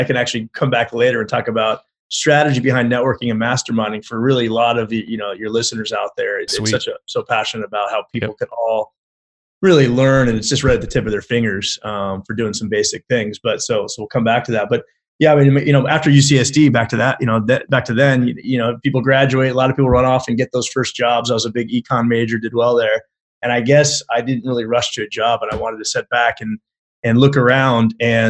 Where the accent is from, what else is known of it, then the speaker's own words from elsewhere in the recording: Calabasas, California, United States; From LA, Calabasas. Now home of the Kardashians, but it wasn't as famous when I was there.